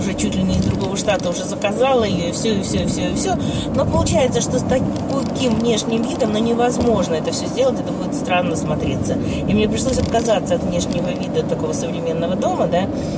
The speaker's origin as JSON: {"language": "Russian", "country": "Russia", "lives_now": "United States", "said": "мы, приехавшие из России, немножко у нас вкусовые характеристики немножко другие, чем у людей, которые выросли здесь."}